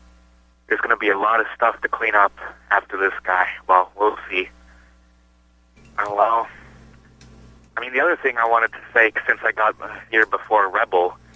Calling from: Washington, District of Columbia, United States; I am calling from Washington, D.C., which is practically Donald Trump's backyard

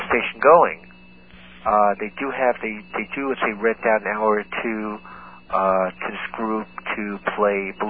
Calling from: Brooklyn, New York, United States; Calling from Brooklyn.

